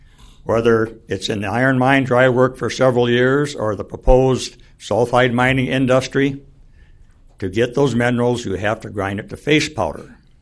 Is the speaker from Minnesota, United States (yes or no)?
yes; Minnesota, United States; from Sudan, Minnesota.